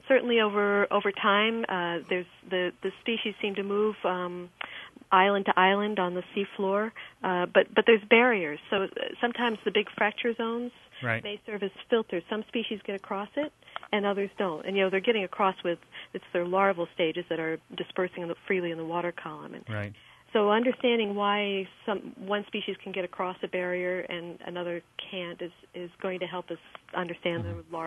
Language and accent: English; New Jersey, United States; and I am from New Jersey, so in some